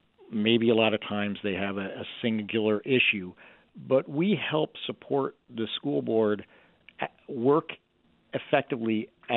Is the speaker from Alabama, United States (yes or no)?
no; New York, United States; I grew up in the Capital District area.